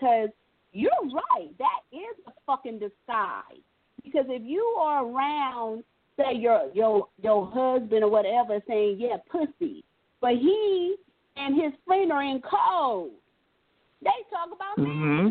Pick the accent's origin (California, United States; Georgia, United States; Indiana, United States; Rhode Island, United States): California, United States; San Francisco; there's a dynamic because we were born and raised in San Francisco, and we know the what's up about a lot of stuff